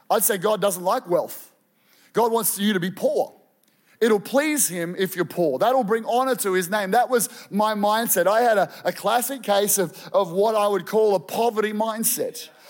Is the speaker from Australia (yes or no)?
yes; Boisdale, Victoria, Australia; I grew up on a dairy farm in Boysdale, Victoria, population 75. All right. My parents were once missionaries to the Northern Territory.